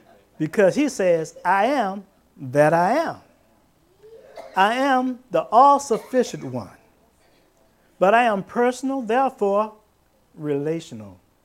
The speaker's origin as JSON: {"language": "English", "town": "Williamsburg", "region": "Virginia", "country": "United States", "said": "let me tell you, I'm from Williamsburg, the old historical place."}